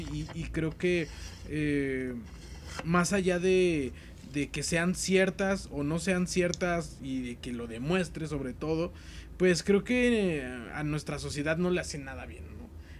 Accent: Mexico; creo que sabemos como mexicanos, porque lo tenemos muy más cerca

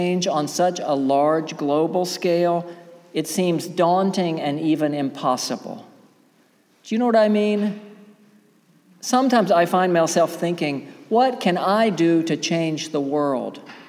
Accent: the South, United States; But I grew up in the South and we didn't even have a snow shovel down there.

